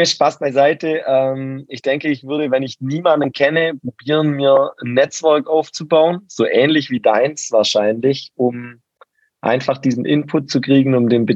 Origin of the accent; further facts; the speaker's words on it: Bavaria, Germany; Wobei die Vorstellung, dass ich einen Betrieb in Niedersachsen habe, ist natürlich als Allgäuer sehr abstrakt.